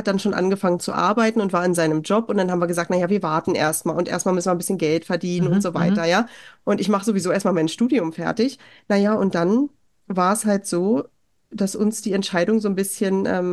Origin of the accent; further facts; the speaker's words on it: East Germany, Germany; einer Kleinstadt aufgewachsen in Ostdeutschland. Wir sind nie oft gereist.